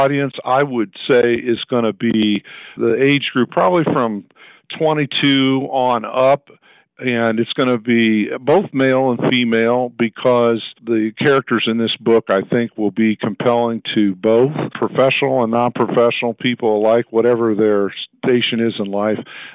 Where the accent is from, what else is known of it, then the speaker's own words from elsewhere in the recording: South Bend, Indiana, United States; now in Indianapolis, United States; I was born in South Bend, Indiana, and I practice law in Indianapolis, and I do mostly trial work. I went to high school in South Bend.